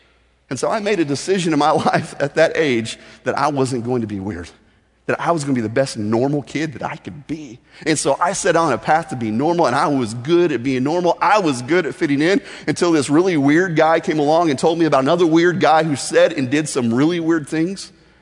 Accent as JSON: {"language": "English", "town": "Evansville", "region": "Indiana", "country": "United States", "tie": "born or raised there", "also_born_or_lived": "Athens, Georgia", "said": "Now, here's the reason we moved from Athens, Georgia to Evansville, Indiana. My family got blown up by a divorce. And so we moved up to there, and I was about 8 years old, and my whole life just kind of flipped upside down."}